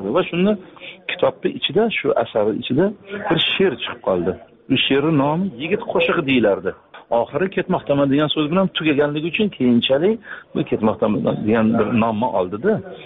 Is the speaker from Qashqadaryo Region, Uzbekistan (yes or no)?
no; Tashkent, Uzbekistan; o'sha Toshkent shahrida Do'mbirobod degan mahalla bor, mahallada biz bitta mahallada tug'ilib o'sganmiz.